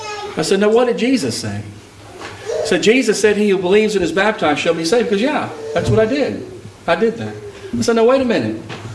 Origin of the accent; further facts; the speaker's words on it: Texas, United States; But I was raised in Texas, though, and she lives in Texas.